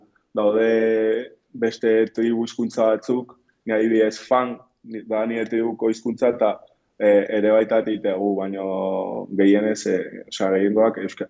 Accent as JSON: {"language": "Basque", "town": "San Sebastián", "region": "Basque Country", "country": "Spain", "tie": "born or raised there", "also_born_or_lived": "Equatorial Guinea", "said": "Zortzi urte nitula Donostia jo nintzen nire amakin, eta nire aitakin, eta aukera izan nun Ibai ikastolan pues, ikastea"}